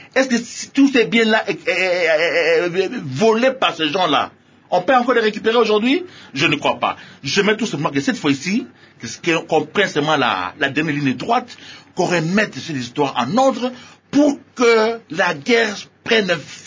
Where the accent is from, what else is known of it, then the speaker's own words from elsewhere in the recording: Goma, North Kivu, DR Congo; chez moi à Goma, à Bukavu